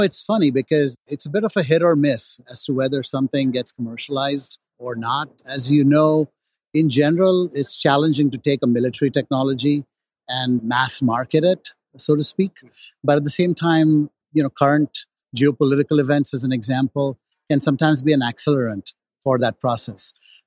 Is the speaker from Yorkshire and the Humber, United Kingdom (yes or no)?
no; Edinburgh, Scotland, United Kingdom; born there; I was born in Edinburgh.